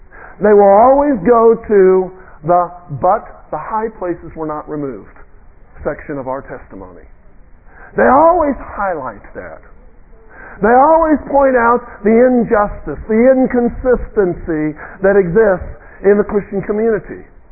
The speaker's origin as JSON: {"language": "English", "region": "Tennessee", "country": "United States", "accent": "Southern", "said": "My Southern accent really began to kick in. I even did the little Tennessee thing with the question marks at the end."}